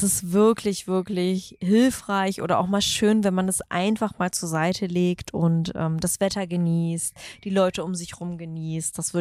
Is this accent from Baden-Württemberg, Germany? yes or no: no; Hanover, Lower Saxony, Germany; Trotzdem gehört es als Hannoveranerin irgendwie dazu, dass man irgendwie einmal rüberläuft und so ein bisschen guckt.